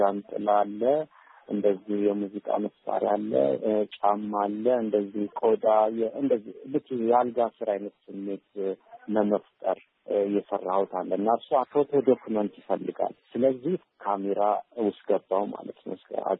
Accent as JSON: {"language": "Amharic", "region": "Addis Ababa", "country": "Ethiopia", "tie": "born there", "said": "የተወለድኩት እዚሁ አዲስ አበባ ፒያሳ ዶሮ ማነቂያ ባለ አካባቢ ነው። በአገር ፍቅርና በዶሮ ማነቂያ ያለ ትንሽ ሰፈር ነው። ሹፌር ሰፈር ይባላል።"}